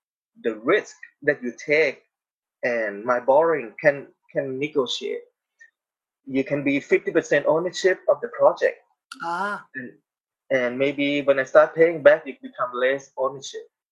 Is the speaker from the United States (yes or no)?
no; Thailand; English is a second language; maybe because I came originally from Thailand, so I able to notice this.